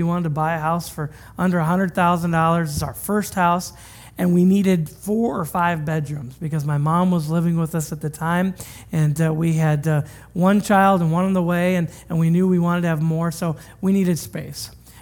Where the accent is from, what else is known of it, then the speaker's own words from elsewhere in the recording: Washington, United States; now in Ohio, United States; I grew up in Washington State and went out to college in Pennsylvania and then went to grad school in Michigan and then ended up here in Ohio at Friends Church.